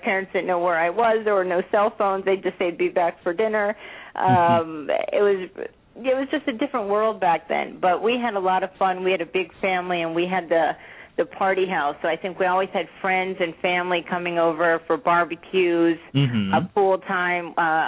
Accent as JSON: {"language": "English", "region": "Florida", "country": "United States", "tie": "born or raised there", "said": "I grew up in South Florida. I had three brothers growing up, and I grew up in a pretty middle-class Jewish family with your typical neuroses, as you would say."}